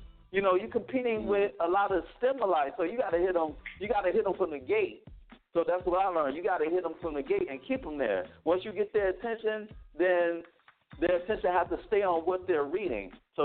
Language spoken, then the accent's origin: English; Chicago, Illinois, United States; Like I'm from Chicago, right? So when I was growing up, when everybody was rocking French braids and baldies, I was rocking locks.